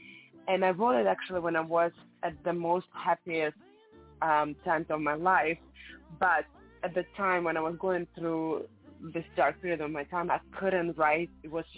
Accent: Latvia; English is a second language; English is my third language. I also speak Latvian because I'm from Latvia.

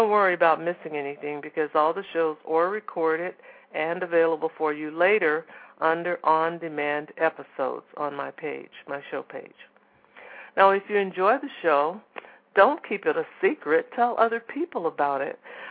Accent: St. Louis, Missouri, United States; He is an active member of Bethesda Temple Church of the Apostolic Faith in St. Louis, Missouri, my hometown

